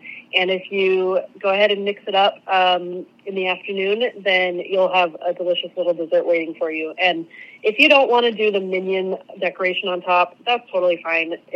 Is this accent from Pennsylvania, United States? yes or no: no; Anaheim, California, United States; And I've been going to the Disney theme parks forever, growing up in Anaheim and doing the Disney College programs.